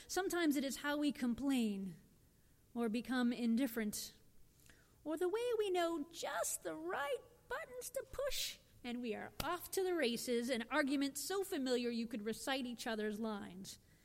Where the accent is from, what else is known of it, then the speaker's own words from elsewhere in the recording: Massachusetts, United States; As many of you know, I grew up in Massachusetts in a working class family. I have 3 younger siblings.